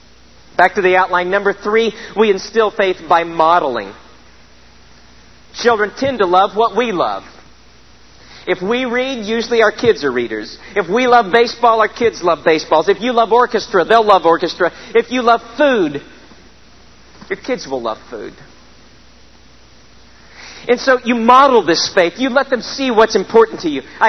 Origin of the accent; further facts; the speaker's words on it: Neosho, Missouri, United States; I'm from Neosho, Missouri. You can kind of trust people a little more there.